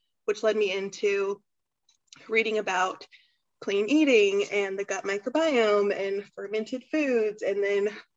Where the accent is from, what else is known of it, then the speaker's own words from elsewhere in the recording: Troy, Missouri, United States; I'm from Troy, Missouri. So this was only like 45 minutes from where I grew up.